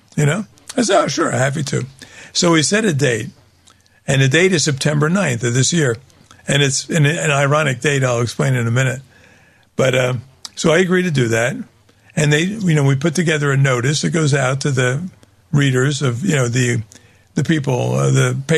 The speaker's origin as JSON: {"language": "English", "town": "Newark", "region": "New Jersey", "country": "United States", "tie": "born or raised there", "said": "You know, I grew up in Newark, New Jersey. And watched the neighborhood collapse around me."}